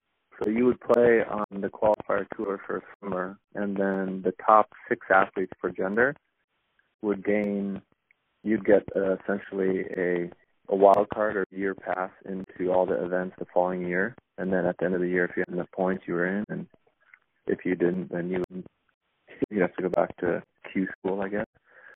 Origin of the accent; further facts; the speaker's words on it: Hawaii, United States; So when I moved out to California from Hawaii, then I didn't really know anyone